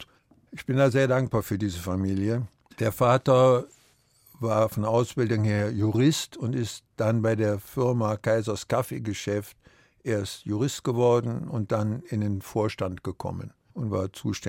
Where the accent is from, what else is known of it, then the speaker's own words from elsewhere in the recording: Viersen, North Rhine-Westphalia, Germany; also born or lived in Düsseldorf; Also in Düsseldorf selber habe ich nicht lange gelebt, aber dann in Viersen bin ich groß geworden, Mönchengladbach, die Ecke, Krefeld. Landschaftlich die weite Ebene, keine Berge.